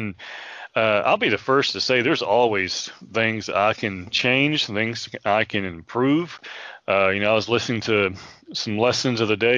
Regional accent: Arkansas, United States; You know, I'm an Arkansas Razorback fan because I grew up in Arkansas

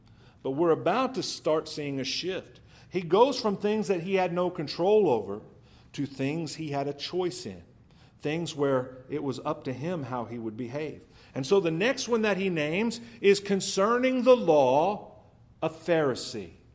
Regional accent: Kansas, United States; now in Texas, United States; I grew up in Kansas. I told you everybody up there says, you guys

